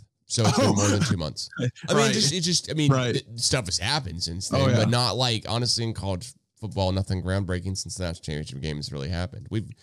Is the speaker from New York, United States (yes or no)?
no; Oklahoma City, Oklahoma, United States; We grew up in Oklahoma City. We will be watching OU.